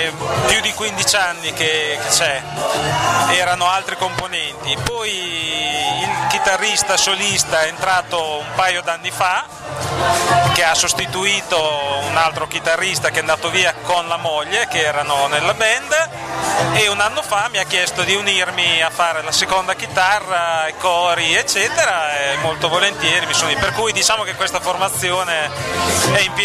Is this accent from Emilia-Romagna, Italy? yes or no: yes; Viserba, Emilia-Romagna, Italy; due su sei componenti siamo di Viserba